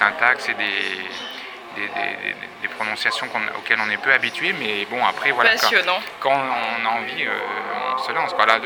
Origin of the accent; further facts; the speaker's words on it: Belfort, Bourgogne-Franche-Comté, France; Je viens de Belfort